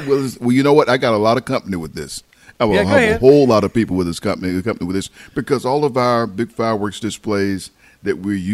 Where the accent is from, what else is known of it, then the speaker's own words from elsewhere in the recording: Birmingham, Alabama, United States; My hometown, Birmingham, they still had Thunder on the Mountain. They have had that for years since I was a little kid.